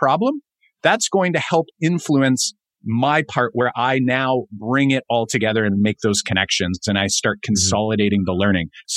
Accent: Canada; we're from Canada

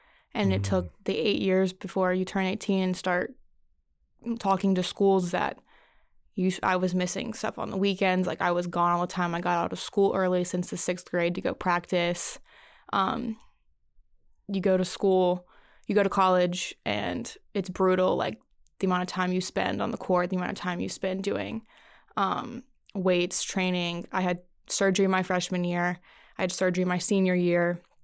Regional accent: the South, United States; And I guess we are from the South, so like being in a sorority is a big thing.

